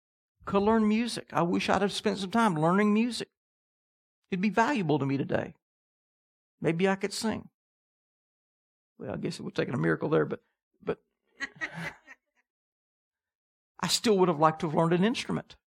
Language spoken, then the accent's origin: English; Canada; because they pronounced the words totally different than I did. I'm from Canada. They made fun of my speech.